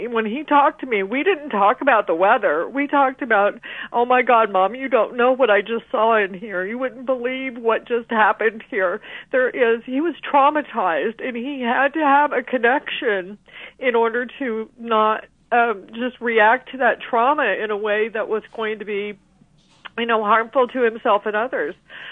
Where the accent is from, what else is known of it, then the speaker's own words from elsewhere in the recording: Effingham, Illinois, United States; I'm getting ready to ride my bike to my hometown of Effingham, Illinois today.